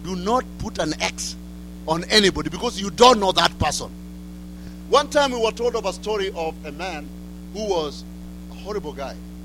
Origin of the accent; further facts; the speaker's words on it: Nakuru, Nakuru County, Kenya; I come from Kenya. I come from Nakuru. I am married. I have children and grandchildren.